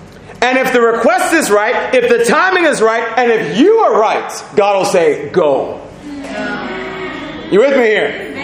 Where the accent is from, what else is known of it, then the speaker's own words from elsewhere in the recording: United States; now in Nigeria; But what do I know? I'm just an American here on visa.